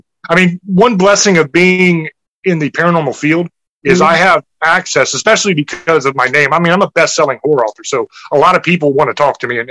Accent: Germany; now in United States; It varied because I grew up military. So I grew up over in Germany and then we would come back stateside for Thanksgiving

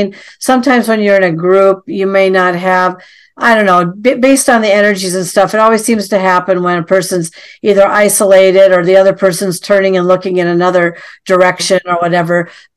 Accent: Minnesota, United States; But also, I'm from Minnesota, and we have, and there's been reports that we do have a different looking Bigfoot up in northern Minnesota because we've got a heavy wooded area.

